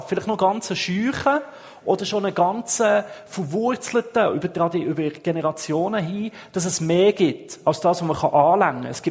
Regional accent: Ostermundigen, Bern, Switzerland; also born or lived in Schaffhausen; now in Winterthur, Switzerland; Ich bin ursprünglich Berner in Ostermundigen aufgewachsen. Es hat mich auf Schaffhausen verschlagen, wo ich hier ein ICF aufbauen und leiten durfte. Und jetzt in Winterthur.

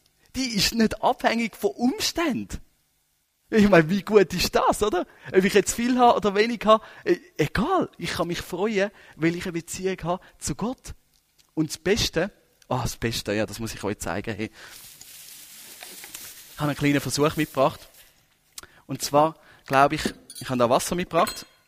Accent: Switzerland; born there; Aber wir sind genau da in der Schweiz hier geboren worden.

